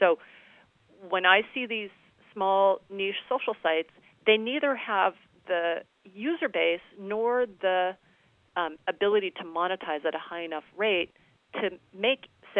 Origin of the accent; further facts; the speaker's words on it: Long Beach, California, United States; So I'm just a … Actually, I'm from Long Beach, California.